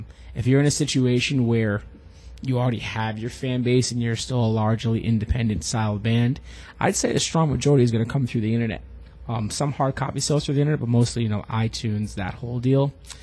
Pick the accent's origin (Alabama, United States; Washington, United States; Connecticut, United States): Connecticut, United States; New Haven; I'm actually from a New Haven area of Connecticut originally.